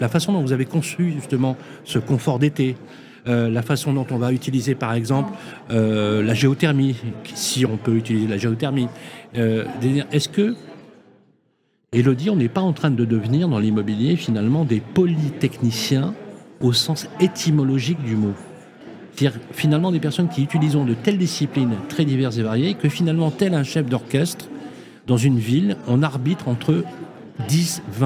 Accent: Lyon, Auvergne-Rhône-Alpes, France; je suis lyonnais, bien sûr, mais j'ai une grande fierté.

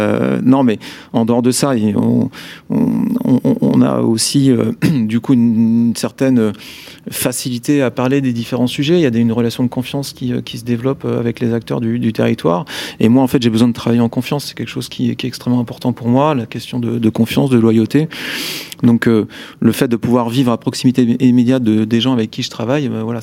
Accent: Auvergne-Rhône-Alpes, France; je viens d'une famille d'agriculteurs de Savoie, donc le plancher des vaches, moi, j'assume complètement.

